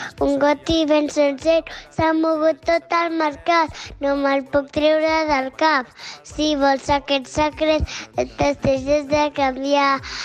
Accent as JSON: {"language": "Spanish", "town": "Manresa", "region": "Catalonia", "country": "Spain", "said": "Tengo 4 años. Soy de Manresa."}